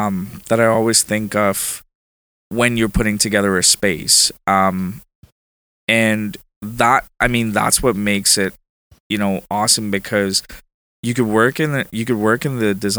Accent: India; now in Ottawa, Canada; I came from India, so it's bustling. Yeah. And Ottawa has been, you know, it's been 14 years that I've been here, right?

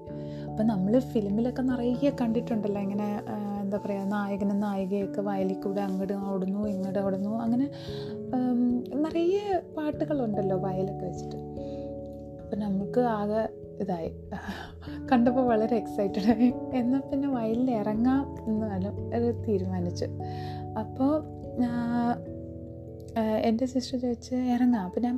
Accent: Thiruvananthapuram, Kerala, India; now in Palakkad, India; ഞാൻ ജനിച്ചു വളർന്നതൊക്കെ തിരുവനന്തപുരത്താണ്. കുറച്ച് വലുതായി കഴിഞ്ഞിട്ടാണ് ഞങ്ങൾ പാലക്കാടേക്ക് സെറ്റിൽ ചെയ്യുന്നത്.

